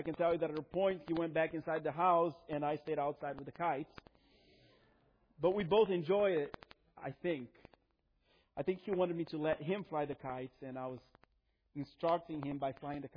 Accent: Brazil; I grew up in Brazil.

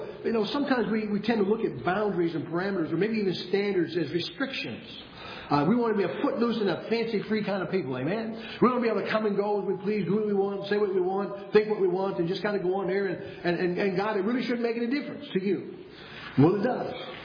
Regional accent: Bridgton, Maine, United States; also born or lived in New Hampshire; now, I was born in New Hampshire, but I was only there for whatever the duration was, I think about 2 weeks in those days, and back to Bridgeton, where the rest of my family was, and was pretty much raised in those early days in Bridgeton, Maine.

